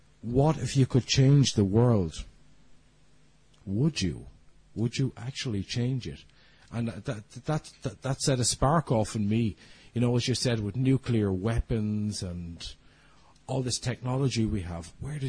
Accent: Ireland; English is a second language; also born or lived in Germany / Switzerland; I studied in Germany. I'm actually Irish. I've been away in Germany and Europe, Switzerland many years, and I now moved back to Ireland

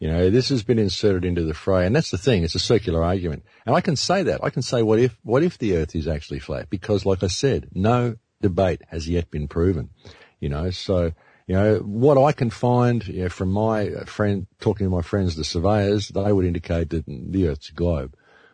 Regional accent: Australia; You know, I'm an Australian. We swear a lot.

